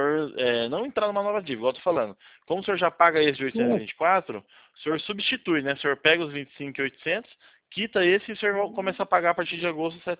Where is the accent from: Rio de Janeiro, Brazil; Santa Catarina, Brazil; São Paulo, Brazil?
São Paulo, Brazil; Campinas; Eu estou em Campinas, eu sou de Campinas mesmo.